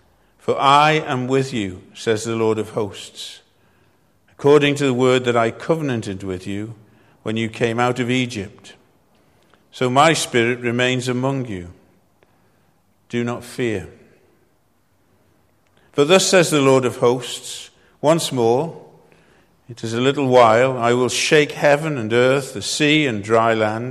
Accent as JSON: {"language": "English", "region": "Wales", "country": "United Kingdom", "accent": "North Walian", "said": "But I'm from North Wales, I'm a Gog, so I say Zerubbabel."}